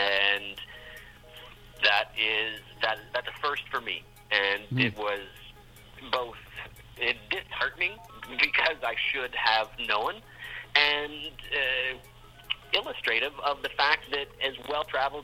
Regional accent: Canada; as the opportunities born out of being a Canadian are tremendous.

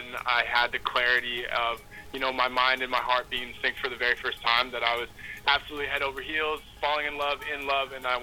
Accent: Winnipeg, Manitoba, Canada; moved away; Hey, man, I haven't lived there in over 10 years, so I don't know how good I'm going to do, well, but I love the city regardless.

